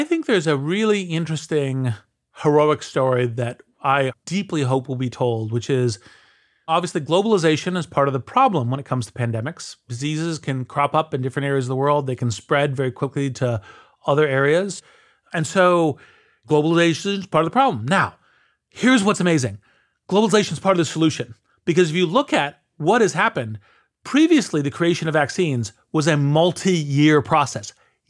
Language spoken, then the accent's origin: English; United States; Let me just speak as an American here